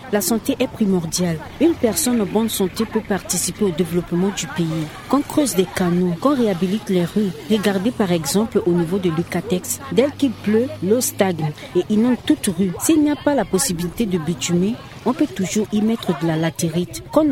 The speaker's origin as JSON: {"language": "French", "country": "Central African Republic", "said": "chez nous, en Centrafrique, les rues ne sont pas belles."}